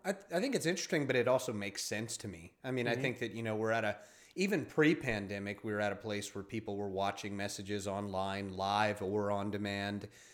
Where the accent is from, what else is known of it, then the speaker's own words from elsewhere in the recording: Texas, United States; me, I'm a Texan. I like my meat.